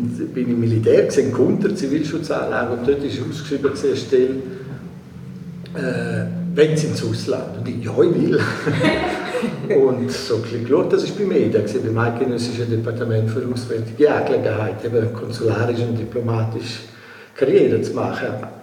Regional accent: Alvaneu, Graubünden, Switzerland; Bin ich mal in Alvaladel aufgewachsen, in Alvaneu. Das ist genau auf der anderen Seite von Pizmichel.

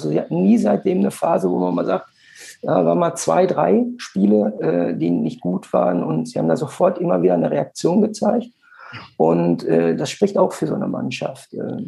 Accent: Bochum, North Rhine-Westphalia, Germany; born there; ich bin in Bochum geboren

